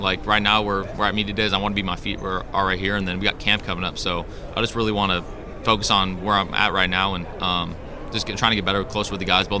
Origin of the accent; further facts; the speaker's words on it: California, United States; I'm from California.